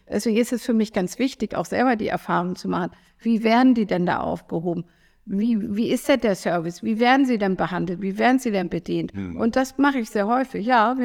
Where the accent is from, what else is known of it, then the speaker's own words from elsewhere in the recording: North Rhine-Westphalia, Germany; Also ich komme aus Rheinland-Ruhrgebiet sozusagen, also die Grenze.